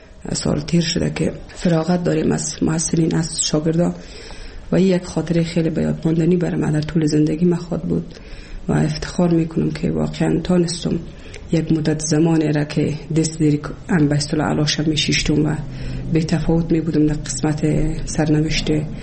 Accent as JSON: {"language": "Persian", "region": "Kabul", "country": "Afghanistan", "tie": "born or raised there", "also_born_or_lived": "Shibar, Bamyan", "said": "از ولسوالی شیبر ولایت بامیان هستم. در سال 1356 در یک خانواده روشن فکر من در ولایت کابل به دنیا آمدم و تحصیلات خودم در کابل و پایان رساندم تا صنف 12"}